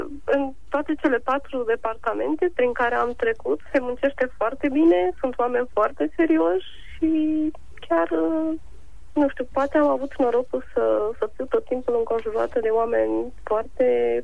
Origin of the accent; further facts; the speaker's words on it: Suceava, Suceava County, Romania; moved away as an adult; Când am plecat de la Suceava la Iași, mi s-a părut că am dat un pas. Când am plecat de la Iași la Oviedo, la fel. Iar când am ajuns în Elveția, la fel.